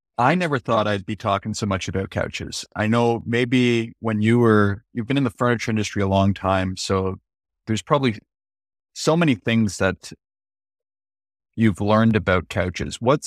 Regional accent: Toronto, Ontario, Canada; I'm from Toronto, so that's totally normal

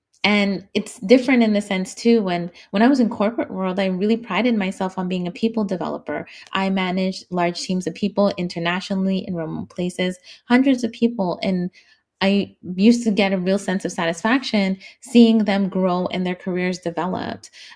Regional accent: Canada; So whether you're a foreign national, a Canadian, because I'm Canadian, or you know, somebody who's new to the country

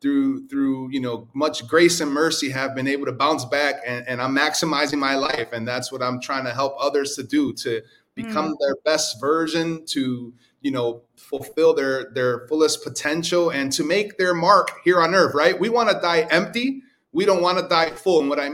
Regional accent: New York, United States; also born or lived in St. Martin; Well, first of all, I'm Puerto Rican from New York, and currently I live in St. Martin, in the friendly island of St. Martin in the Caribbean, and also in Orlando, Florida.

